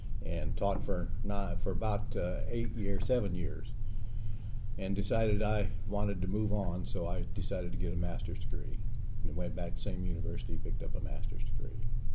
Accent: Denver, Colorado, United States; born there; I was born in Denver, Colorado.

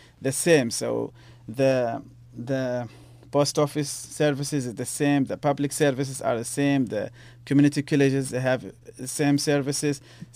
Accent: Libya; now in United States; When I was trying to come to the U.S. and I had to travel 1,000 kilometers from my village, my hometown, to Tripoli, to FedEx office, to receive my I-20.

